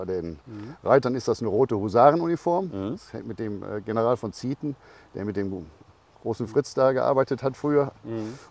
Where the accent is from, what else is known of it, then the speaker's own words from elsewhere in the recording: Essen, North Rhine-Westphalia, Germany; Ja, ich lebe sehr gerne in Essen, weil ich es auch Essen in allen Facetten kenne. Mhm. Ich bin in Katernberg 7 Jahre aufgewachsen und in Krai geboren.